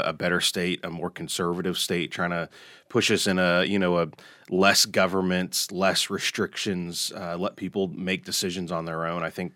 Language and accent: English; Kansas City, Missouri, United States; also born or lived in Hannibal; Yeah, so I grew up part of my life in Kansas City, part of my life in Hannibal.